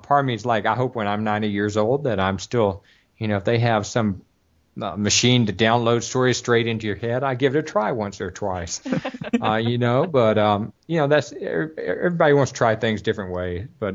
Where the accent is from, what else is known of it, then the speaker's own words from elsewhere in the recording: the South, United States; Part of it is growing up in the South, the culture and the environment and the people are very storytelling worthy